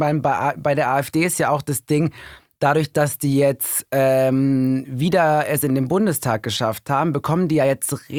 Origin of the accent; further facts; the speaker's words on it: Recklinghausen, North Rhine-Westphalia, Germany; Aus Recklinghausen. Recklinghausen, das ist bei Oerkenschwick und Castrop-Rauxel. Das ist eine tolle Ecke, direkt am Münsterland. Traumhaft, Leute, traumhaft schön da, kein schöner Land.